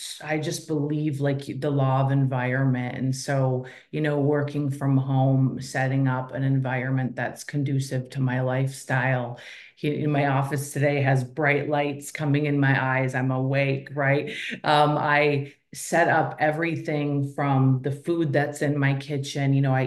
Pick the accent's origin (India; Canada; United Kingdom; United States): United States; Minnesota; You know, I am a girl from Minnesota. So I was raised by a single mom.